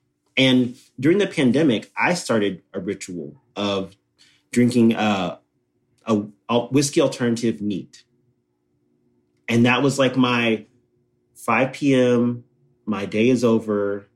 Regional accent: Texas, United States; I, born and raised in Texas, eat a ton of meat

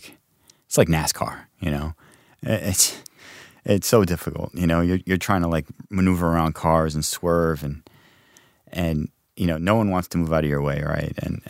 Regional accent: Brooklyn, New York, United States; Yeah, I grew up in Brooklyn, but I lived in another part of Brooklyn.

